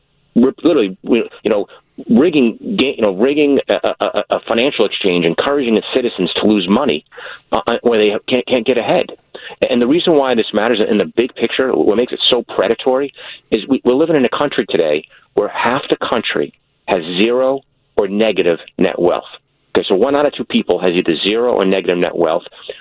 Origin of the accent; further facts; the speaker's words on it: Massachusetts, United States; I'm from Massachusetts originally. You know, the state lottery was like the paint on the wall.